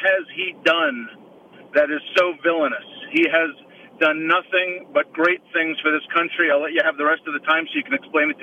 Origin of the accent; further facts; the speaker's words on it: Las Vegas, Nevada, United States; I'm a Trump supporter. I'm from Las Vegas.